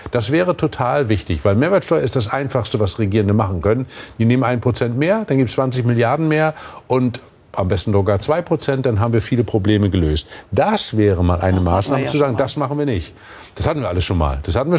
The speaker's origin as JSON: {"language": "German", "region": "Mecklenburg-Vorpommern", "country": "Germany", "said": "Und ich komme aus Vorpommern, aus einer vergleichsweise ärmeren Gegend."}